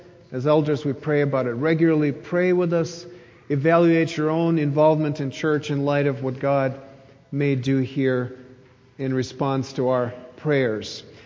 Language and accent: English; Kyiv, Ukraine; Now, I grew up in Kyiv, Ukraine, and in our city, there are actually many neighborhood wells.